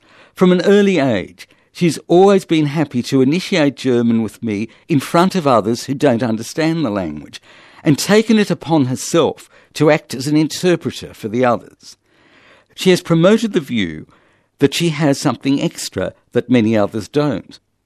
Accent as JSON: {"language": "English", "country": "Australia", "tie": "born or raised there", "said": "on my experience as an Australian-born and raised bilingual and as the father of an Australian-born and raised bilingual."}